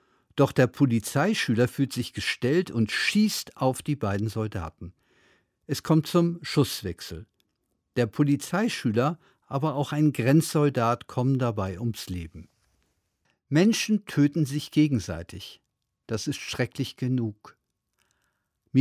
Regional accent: Schleswig-Holstein, Germany; eher wie die großen Gutshäuser, die ich aus meiner Heimat in Schleswig-Holstein kenne.

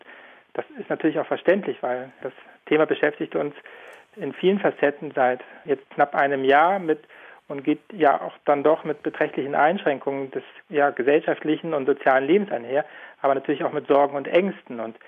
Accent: Switzerland; ich komme ja hier aus der Schweiz

